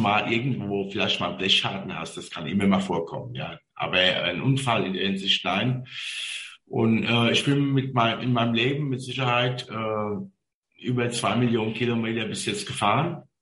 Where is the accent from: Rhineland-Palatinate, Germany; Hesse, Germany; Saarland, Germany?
Rhineland-Palatinate, Germany; Mainz; Das ist meine Heimatstadt, ja. Also das ist mal ganz klar, ja. Ich habe Mainzer Blut in mir, ja, ich lebe die Fasnacht.